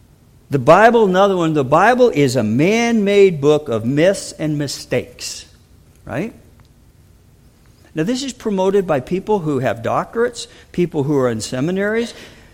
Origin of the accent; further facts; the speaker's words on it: United States; I'm a state turkey. I come from America. United States.